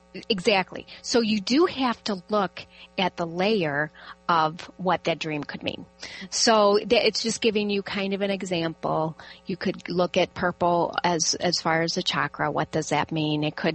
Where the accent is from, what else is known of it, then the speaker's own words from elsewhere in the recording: United States; because I'm an American, I thought, oh.